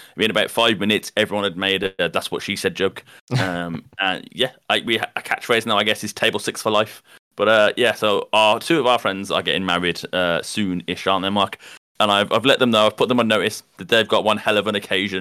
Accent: United Kingdom; But, you know, we are British.

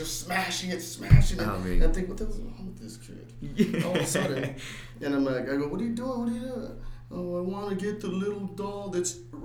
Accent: El Salvador; I'm from El Salvador.

